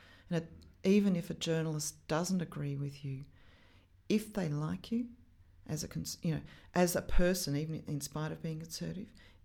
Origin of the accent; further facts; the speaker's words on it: Canberra, Australian Capital Territory, Australia; And because I was from Canberra, I was pretty forthright.